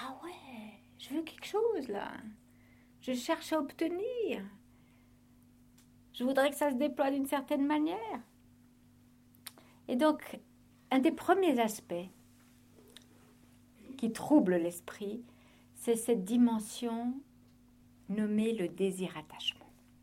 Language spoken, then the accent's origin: French; Switzerland; En tant que petite Suissesse, c'est clair qu'on aime ça.